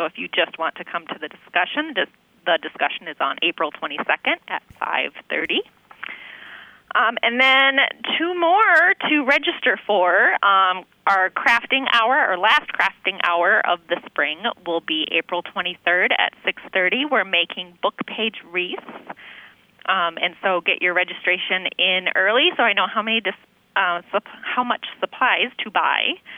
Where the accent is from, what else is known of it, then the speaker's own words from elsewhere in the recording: South Dakota, United States; Well, I guess I grew up in South Dakota, so...